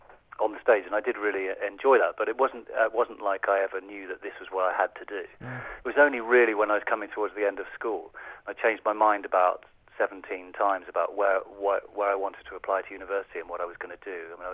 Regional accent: South West England, United Kingdom; when I was very small, I grew up in Somerset

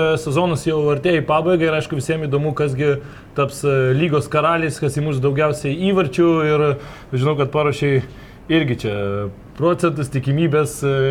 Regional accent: Panevėžys, Panevėžys County, Lithuania; bent jau aš iš Panevėžio

